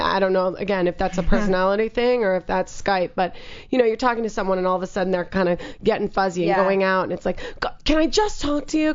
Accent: Minnesota, United States; also born or lived in Chicago / Bay Area; now in Los Angeles, United States; Actually, I was born in Minnesota, lived in Chicago, then moved to the Bay Area.

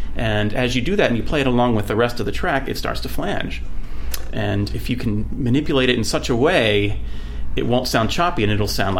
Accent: Philadelphia, Pennsylvania, United States; I grew up in Philadelphia.

